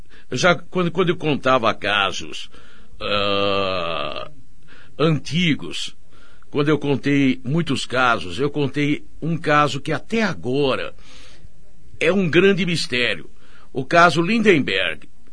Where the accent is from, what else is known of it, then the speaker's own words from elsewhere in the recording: São Paulo, Brazil; Eu nasci na Mooca, nasci na Rua Ípia. Nasci nos idos de 1940, quando a Mooca, o Brás, a Mooca, eram ainda os bairros mais italianos